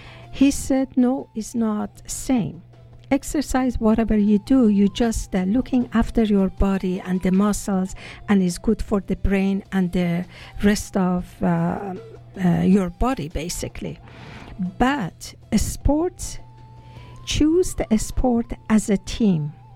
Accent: Tehran, Tehran Province, Iran; English is a second language; now in Canada; my name is Arabic, even though I'm born and raised in Persia, in Tehran, capital city. But I live in Canada for a very long time as citizen of this blessed land, this country, Canada.

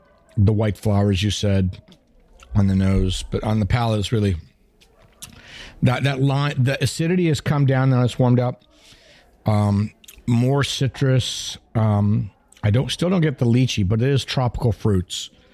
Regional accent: India; I'm from India.

